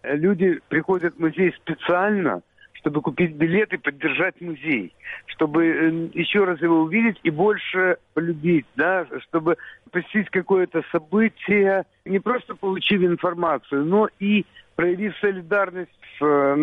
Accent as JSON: {"language": "Russian", "town": "Odesa", "region": "Odesa Oblast", "country": "Ukraine", "said": "потому что я украинец, с этим надо что-то делать, но я одессит, это все равно я одессит."}